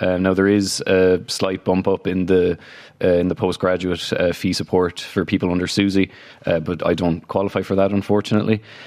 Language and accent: English; Galway, Connacht, Ireland; I'm from Galway City